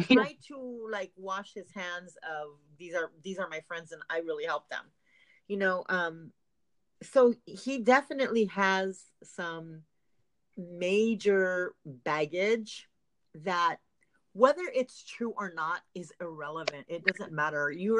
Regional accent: Fontana, California, United States; Now, I am from Fontana originally.

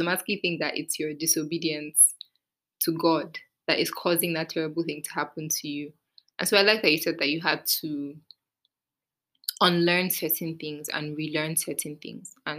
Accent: Nigeria; And I guess because also, you know, we're Nigerian, so let's speak from, like, a Nigerian context.

